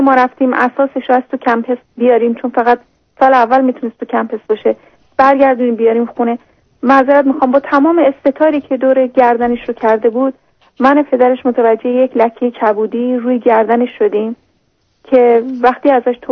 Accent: Iran; ما ایرانی هستیم، ما شرقی هستیم، به یه چیزایی اعتقاد داریم.

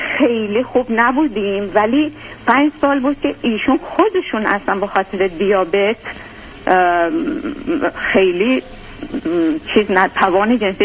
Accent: Iran; moved away as an adult; ما 5-6 سال در واقع از سال 88 دیگه از ایران اومدیم بیرون، یه مدت دبی بودیم، بعد دیگه اومدیم اینجا

